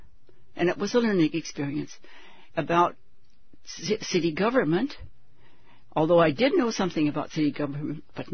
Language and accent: English; Prince of Wales Island, Alaska, United States; I was born and raised in Prince of Wales Island in a village with about 300 people. Very, very quaint.